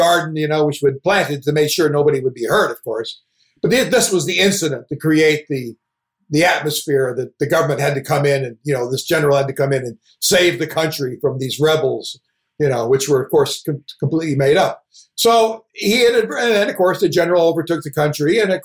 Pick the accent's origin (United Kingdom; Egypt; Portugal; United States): Egypt; because I grew up in Egypt, that's why I wanted to go play Egypt.